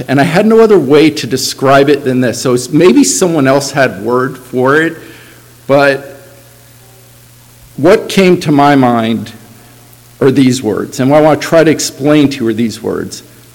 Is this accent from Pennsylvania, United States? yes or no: no; Florida, United States; And growing up in Florida, you would have, if you were in school, you would have the opportunity typically to go on field trips over to the Kennedy Space Center.